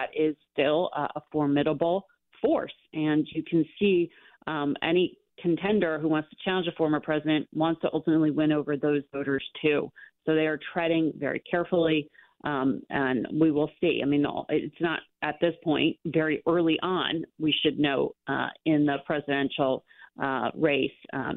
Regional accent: Connecticut, United States; Sandy Hook and the horrific shooting that happened in my home state many years ago

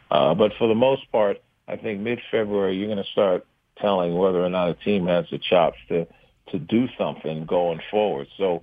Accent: New York City, New York, United States; I was born in Brooklyn. You know, lived in Bed-Stuy, East New York for a while, and then when my father got a city job, we moved to Queens and had our own home.

